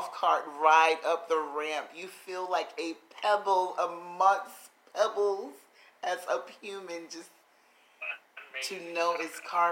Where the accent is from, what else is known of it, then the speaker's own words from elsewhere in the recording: South Carolina, United States; it reminds me, I'm from South Carolina, and we have this thing called a porch